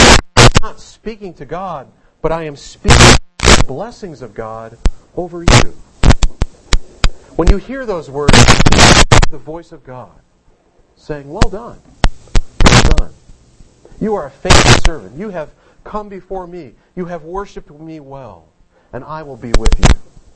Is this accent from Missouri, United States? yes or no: yes; St. Louis, Missouri, United States; when I was a kid growing up in St. Louis, we used to go to church with my aunt and uncle once in a while.